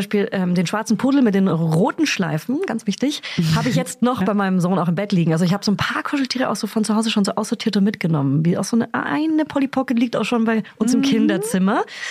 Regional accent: Hof, Bavaria, Germany; Ich komme aus Hof oder aus Beihof und da saßen die amerikanischen Soldaten

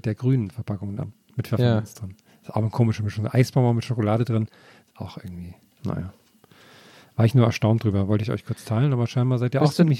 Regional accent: Thuringia, Germany; So viel zu meiner Kindheit in Thüringen.

